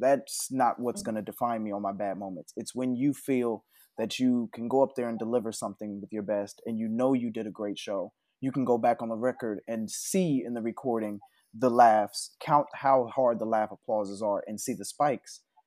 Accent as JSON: {"language": "English", "region": "Midwest", "country": "United States", "said": "because I'm from the Midwest as well."}